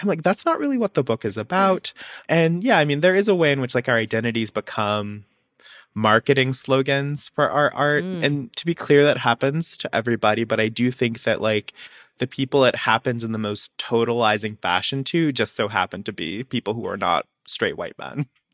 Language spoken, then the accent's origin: English; Alabama, United States; I'm Black. I'm queer. I'm from Alabama. I grew up on a farm.